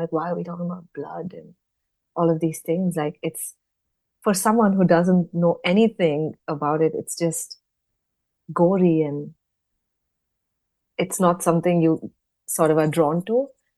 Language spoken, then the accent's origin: English; Hyderabad, Telangana, India; also born or lived in Bangalore; So a little bit about me. I grew up in India, in Hyderabad, and then moved to another city called Bangalore to do my university education.